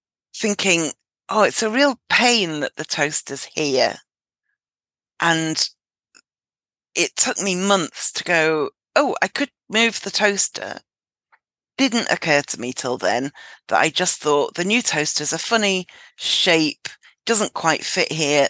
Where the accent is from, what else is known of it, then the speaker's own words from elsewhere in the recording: United Kingdom; I think as women, and especially as British women, it really goes against everything, doesn't it?